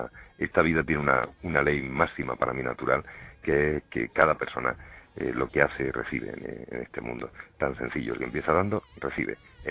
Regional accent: Spain; me da vergüenza incluso decir que soy español. Vamos, me da vergüenza, siento vergüenza de ser español

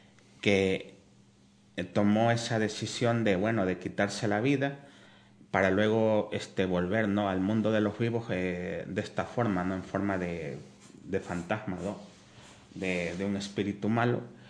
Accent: Ecuador; sobre una cabaña que hay en un bosque de Quito, ¿no? En mi país

